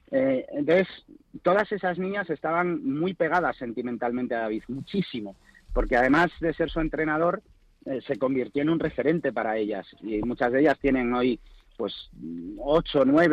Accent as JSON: {"language": "Spanish", "region": "Asturias", "country": "Spain", "said": "Sabéis que yo soy asturiano y soy del Sporting."}